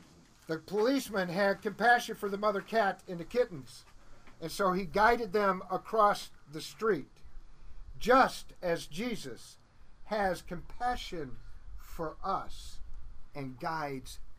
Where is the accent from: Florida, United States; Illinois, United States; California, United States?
Illinois, United States; Evanston; Evanston, Illinois, which is my hometown. Well, not Evanston, but Chicago, Chicago area.